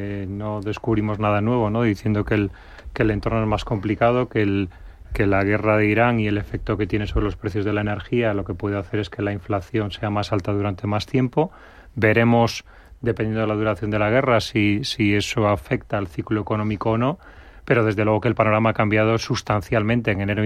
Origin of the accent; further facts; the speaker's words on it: Cantabria, Spain; estaba en mi tierra, en Cantabria